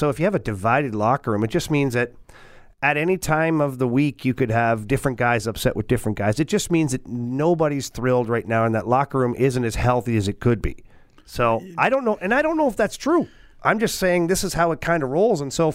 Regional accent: St. Louis, Missouri, United States; I'm from born and raised in St. Louis and everything I know is St. Louis.

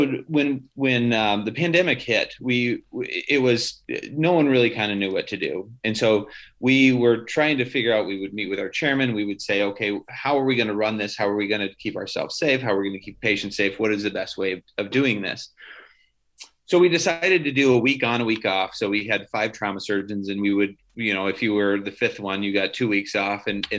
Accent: Oregon, United States; So obviously I grew up in Oregon and then went to medical school in Des Moines

